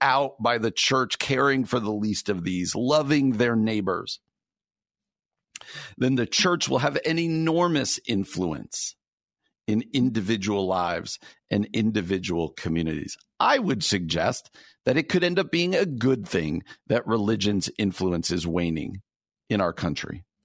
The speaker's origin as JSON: {"language": "English", "country": "United States", "said": "Mainstream American culture, which I love being an American, don't get me wrong"}